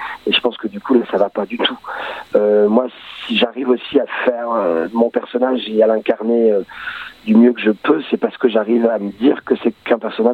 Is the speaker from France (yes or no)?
yes; Lyon, Auvergne-Rhône-Alpes, France; je suis lyonnais, moi, donc je suis pas très loin.